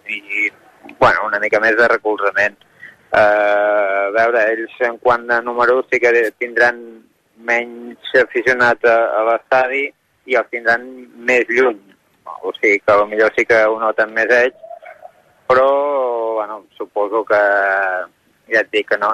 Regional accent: Banyoles, Catalonia, Spain; jo sóc d'allà, jo sóc de Banyoles, mm-hmm.

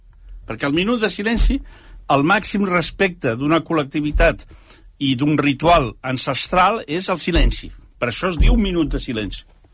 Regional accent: Catalonia, Spain; Tenim una tara genètica que com a catalans

